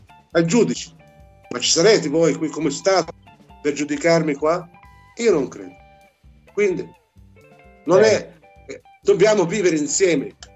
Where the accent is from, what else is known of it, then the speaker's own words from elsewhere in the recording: Palestine; now in Italy; A me me l'ha insegnato mio nonno e io continuo con quella idea che quella è la mia terra perché è la mia nostra terra, storicamente è la nostra terra.